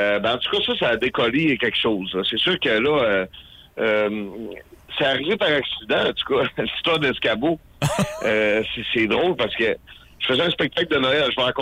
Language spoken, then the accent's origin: French; Roberval, Quebec, Canada; Parce que moi, je suis de Robertval au départ.